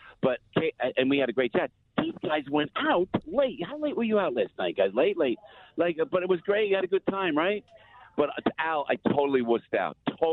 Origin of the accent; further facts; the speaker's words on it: Campania, Italy; we're going to my hometown province of Avellino